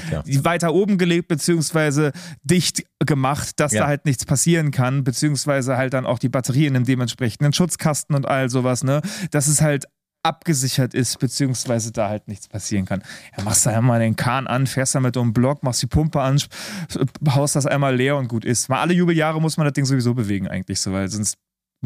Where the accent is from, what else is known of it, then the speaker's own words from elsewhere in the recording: Berlin, Germany; wir sind in West-Berlin aufgewachsen. Ich komme aus der Ecke von Tegel. Wir haben quasi im Wald gewohnt.